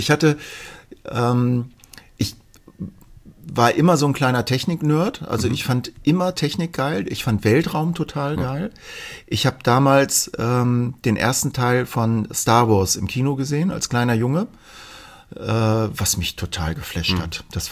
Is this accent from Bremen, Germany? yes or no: no; Wolfsburg, Lower Saxony, Germany; now in Hanover, Germany; Ja, ich bin vor vielen, vielen Jahren in Wolfsburg geboren. Es ist jetzt tatsächlich schon 54 Jahre her und habe dort die Grundschule